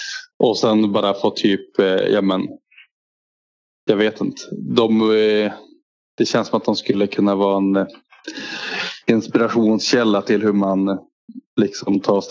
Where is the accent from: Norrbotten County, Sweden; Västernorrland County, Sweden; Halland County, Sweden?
Norrbotten County, Sweden; Glommersträsk; loggan är ju berget utanför där jag är uppväxt i Glommersträsk.